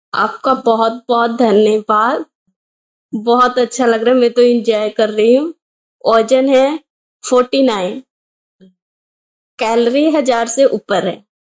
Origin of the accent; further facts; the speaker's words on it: Delhi, India; मेरा उम्र है 22 और मैं दिल्ली से हूँ।